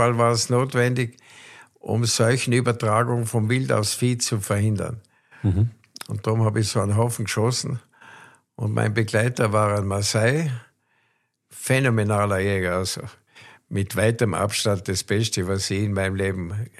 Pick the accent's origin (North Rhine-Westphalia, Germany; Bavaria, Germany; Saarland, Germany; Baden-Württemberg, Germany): Baden-Württemberg, Germany; Heidelberg; born there; Und ich bin eben in Heidelberg geboren.